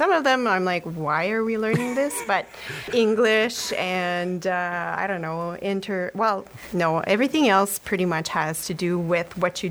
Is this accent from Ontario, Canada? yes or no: yes; Sturgeon Falls, Ontario, Canada; I'm born and raised in Sturgeon Falls for a while now.